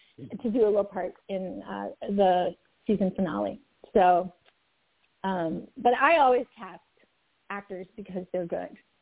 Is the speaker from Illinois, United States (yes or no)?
no; Wisconsin, United States; I was like having people that I know, from my hometown in Wisconsin calling me up